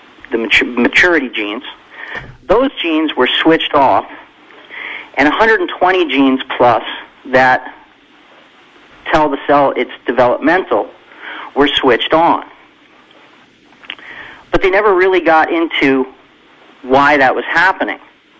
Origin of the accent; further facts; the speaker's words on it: New Jersey, United States; when I grew up in New Jersey in the 70s, I mean, New Jersey was a pretty dirty place.